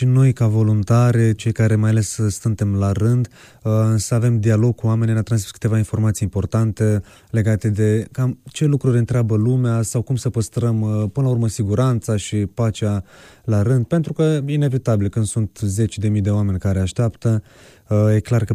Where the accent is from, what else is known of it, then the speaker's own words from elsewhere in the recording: Suceava, Suceava County, Romania; fie din Suceava, de unde sunt eu